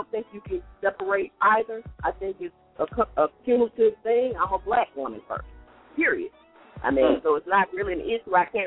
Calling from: Columbus, Ohio, United States; I'm calling from Columbus.

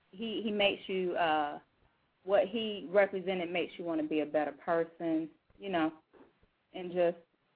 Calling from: Tucker, Georgia, United States; I'm calling from Tucker, Georgia.

